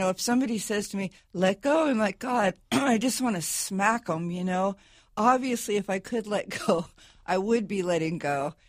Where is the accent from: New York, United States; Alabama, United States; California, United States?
California, United States; he was our governor. I'm from California.